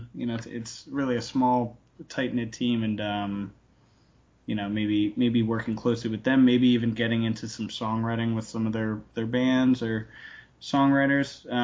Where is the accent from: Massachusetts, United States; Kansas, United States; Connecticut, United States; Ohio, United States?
Connecticut, United States; Newtown; Oh, sure. I grew up in Newtown, Connecticut.